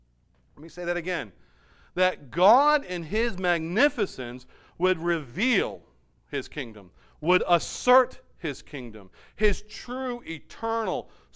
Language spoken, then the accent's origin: English; United States; I'm an American. I love America. I have allegiance to America